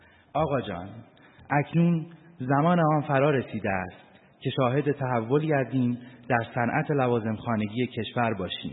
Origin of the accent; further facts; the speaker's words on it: Iran; also born or lived in England; 10 سال پیش تصمیم گرفتم از انگلستان به وطنم بازگردم و با احداث واحد تولیدی کلبر خدمتگزار مردم شریف ایران باشم.